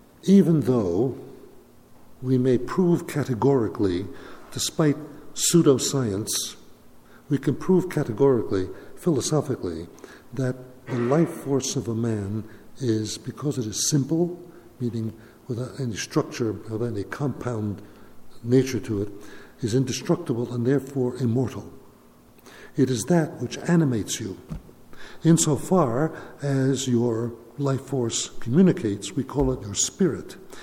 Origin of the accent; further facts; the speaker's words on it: Queens, New York, United States; I came from Resurrection Ascension Parish in Middle Village, Queens.